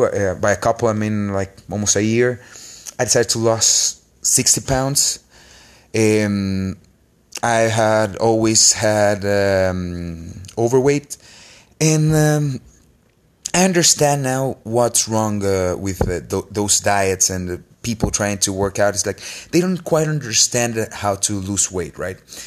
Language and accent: English; Honduras; English is a second language; I'm a doctor in Honduras. So you might notice that by my accent. This is my second language, so sorry for those who have trouble understanding.